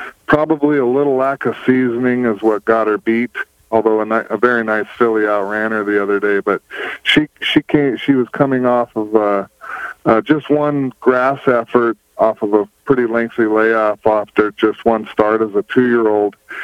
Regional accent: Pacific Northwest, United States; Yeah, I mean, we're from the Northwest. It's their premier race of the year, and growing up as a kid, it's a race that, you know, you always want to try

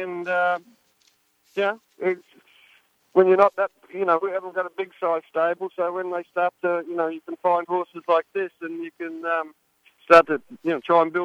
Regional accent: Australia; Geez, Steve, being an Aussie, I think I'd like to take him down to the Melbourne Cup.

